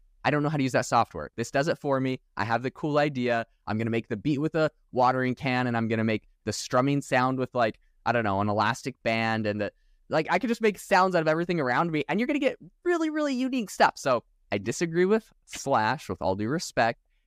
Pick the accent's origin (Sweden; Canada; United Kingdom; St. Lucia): Canada; now in United States; I'm from Canada, but I don't live there.